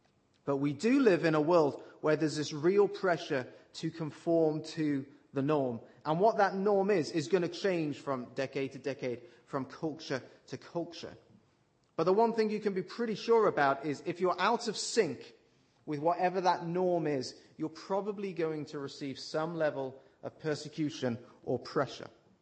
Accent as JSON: {"language": "English", "region": "West Midlands", "country": "United Kingdom", "accent": "West Midlands", "said": "And whether I speak with a West Midlands accent or not doesn't change the fact that I'm from the West Midlands."}